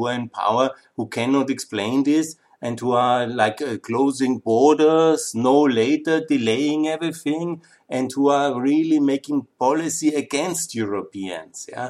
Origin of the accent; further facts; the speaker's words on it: Austria; accent: Austrian; English is a second language; I'm fresh to podcasting. I hope you will excuse my language, my Austrian accent, and also my voice from time to time